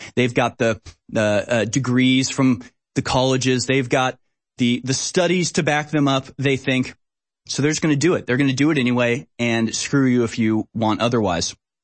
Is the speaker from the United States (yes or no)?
yes; Texas, United States; I'm glad I'm a Texan and always have been.